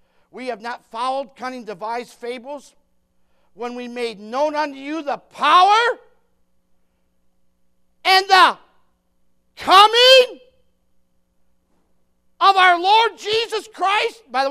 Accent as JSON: {"language": "English", "region": "Missouri", "country": "United States", "said": "I'm from Missouri, the show me state."}